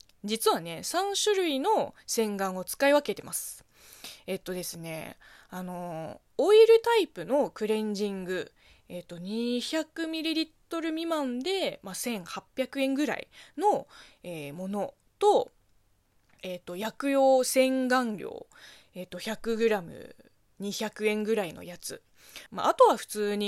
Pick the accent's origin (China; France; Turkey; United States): China; Japanese is a second language; now in Japan; です。この番組は中国生まれ中国育ちの